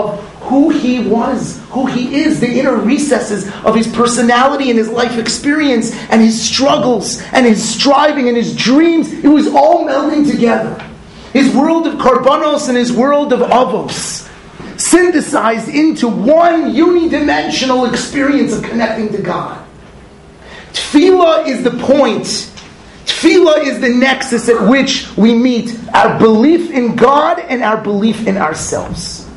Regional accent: Los Angeles, California, United States; now in New Jersey, United States; Also, I grew up in Los Angeles, and I live in New Jersey.

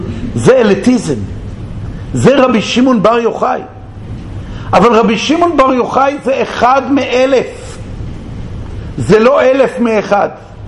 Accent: Bnei Brak, Tel Aviv District, Israel; אני זוכר את זה לפני 40 שנה, כשהייתי ילד בבני ברק. אני למדתי בבני ברק.

